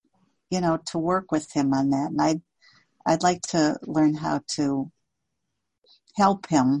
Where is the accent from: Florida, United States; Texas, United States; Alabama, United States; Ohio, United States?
Ohio, United States; Brecksville; Yeah, I'm from Brecksville, Ohio, which is just a suburb south of Cleveland, Ohio.